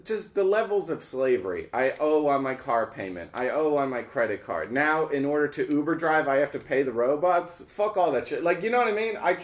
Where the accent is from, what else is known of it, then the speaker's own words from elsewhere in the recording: New Jersey, United States; also born or lived in New Orleans / Los Angeles; No, I'm from Jersey, but then I lived in New Orleans, then I lived in fucking L.A., and, you know, I don't know.